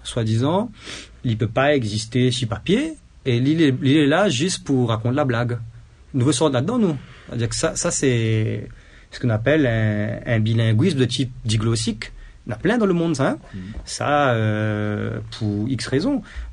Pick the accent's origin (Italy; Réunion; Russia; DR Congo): Réunion; first language Creole; À la Réunion, nous n'avons marmaille, notre langue maternelle, c'est créole.